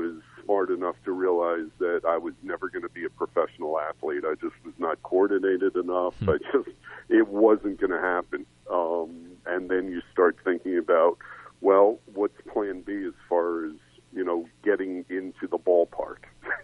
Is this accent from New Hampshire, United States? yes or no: no; Manhattan, New York, United States; I know I said I grew up in Manhattan and, you know, I was close to Madison Square Garden